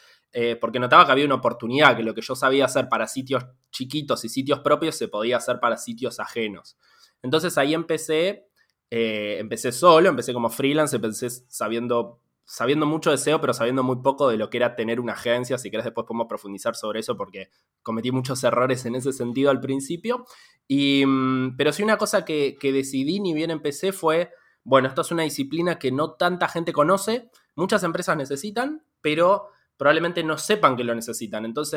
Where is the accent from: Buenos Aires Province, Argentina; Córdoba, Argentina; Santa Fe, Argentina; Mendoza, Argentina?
Buenos Aires Province, Argentina; Bahía Blanca; now in Buenos Aires, Argentina; primero en Bahía Blanca, mi ciudad natal, después estudié unos años economía acá en Ciudad de Buenos Aires.